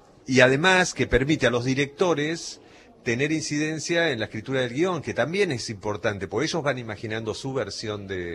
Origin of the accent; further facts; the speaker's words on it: Bahía Blanca, Buenos Aires Province, Argentina; nosotros somos de Bahía Blanca, sí. y bueno, hemos vivido mil veces el regreso al